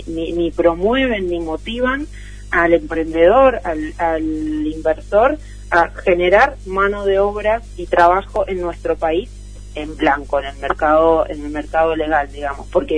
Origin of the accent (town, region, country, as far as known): Argentina